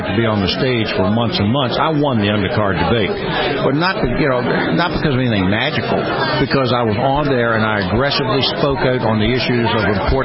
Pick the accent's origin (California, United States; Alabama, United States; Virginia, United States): Virginia, United States; Richmond; Well, I grew up in Richmond.